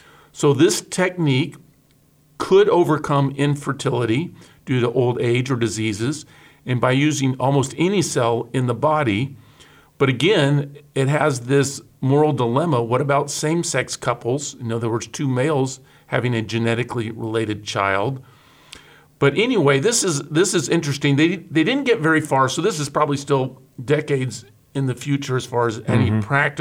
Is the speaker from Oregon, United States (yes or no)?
yes; Oregon, United States; this just came out a couple months ago from my home state, Oregon Health Sciences University